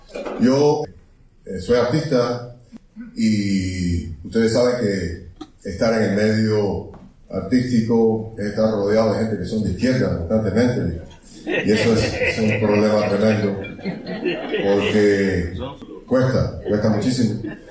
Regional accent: Cuba; Y yo como cubano, soy artista, pero soy cubano ante todo.

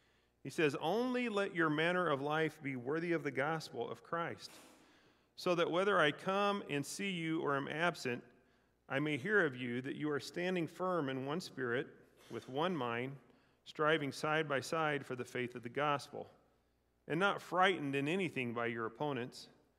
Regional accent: United States; I could answer, I'm an American. I'm a Cardinals fan.

